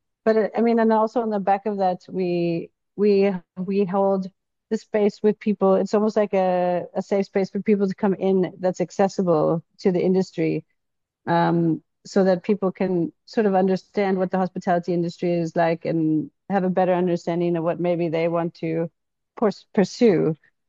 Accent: Canada; born there; Yeah, so I was born in Canada and I did my chef's schooling and my 6,000 hours apprenticeship in Canada.

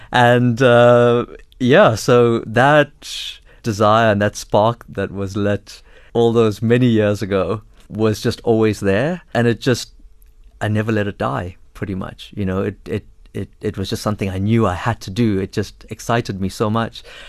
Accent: Durban, KwaZulu-Natal, South Africa; Yeah, so I grew up in apartheid South Africa. So I grew up in an Indian township in Durban called Chatsworth. Went to an all-Indian apartheid school at the time.

